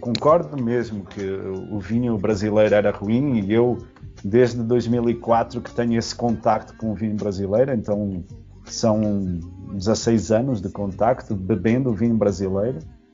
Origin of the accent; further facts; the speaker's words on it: Portugal; Eu trago muita comparação para Portugal, porque aquilo é o meu país de origem.